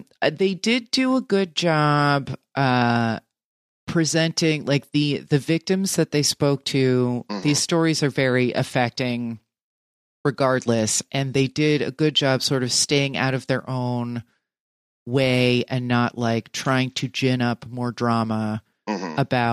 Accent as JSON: {"language": "English", "region": "New Jersey", "country": "United States", "said": "you know, we're from Jersey."}